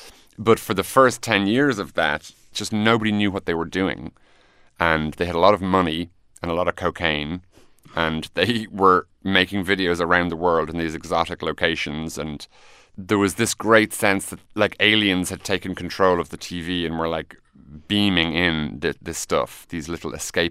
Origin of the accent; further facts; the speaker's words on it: Ireland; Getting into Sundance, to me as an Irish independent filmmaker, was like winning the Booker.